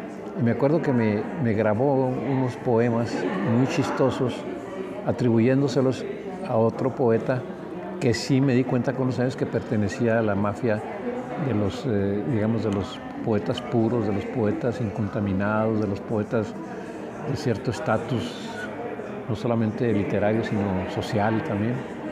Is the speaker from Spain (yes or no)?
no; Chihuahua, Mexico; accent: northern Mexican; also born or lived in Mexico City; mi acento norteño, porque yo sé que en el sur yo vivía en la Ciudad de México algunos años cuando era muy joven, hablaba uno y decían: tú eres de Chihuahua